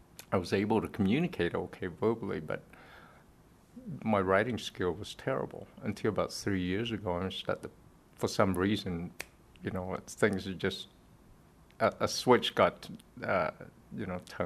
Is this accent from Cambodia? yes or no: yes; Cambodia; English is a second language; I knew a few words of French when I was growing up in Cambodia.